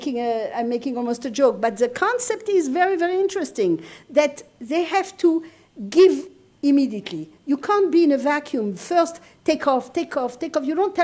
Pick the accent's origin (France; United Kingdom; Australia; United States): France; English is a second language; We had I come from France, we had a rabbi that was brilliant